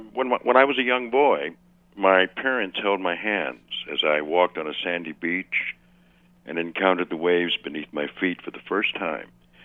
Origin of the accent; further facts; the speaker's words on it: California, United States; I'm a Valley boy.